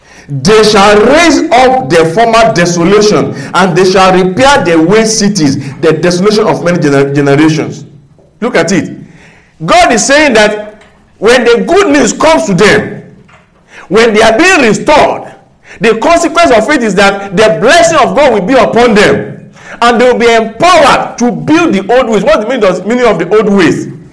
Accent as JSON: {"language": "English", "country": "Nigeria", "tie": "born or raised there", "said": "at least where I grew up in Nigeria, that I know, let and bred"}